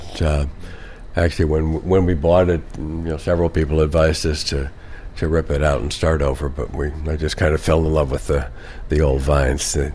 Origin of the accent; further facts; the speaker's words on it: Vallejo, California, United States; I grew up in Vallejo and went to school at Berkeley.